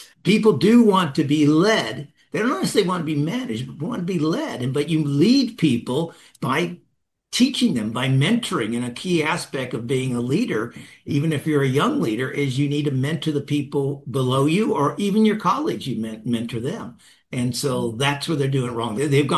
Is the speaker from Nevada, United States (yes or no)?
yes; Las Vegas, Nevada, United States; Now, I grew up in Las Vegas, young guy in Las Vegas, a crazy town, and I had a crazy attitude.